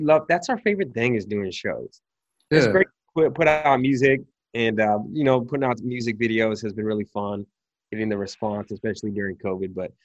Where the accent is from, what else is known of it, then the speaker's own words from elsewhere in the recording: San Diego, California, United States; he was connected to a friend of mine who I grew up with in San Diego